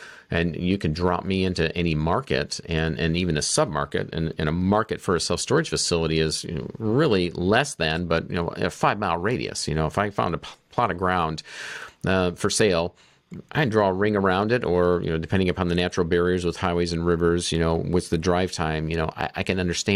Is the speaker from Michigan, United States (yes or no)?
yes; Flint, Michigan, United States; no offense to anybody in Flint, Michigan, that's my hometown.